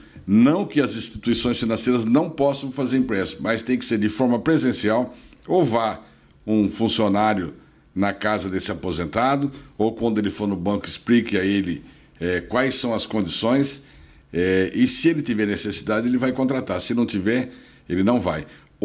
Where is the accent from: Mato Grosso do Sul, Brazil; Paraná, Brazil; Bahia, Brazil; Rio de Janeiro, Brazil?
Mato Grosso do Sul, Brazil; Corumbá; especialmente da minha terra, Corumbá, Ladária, região pantaneira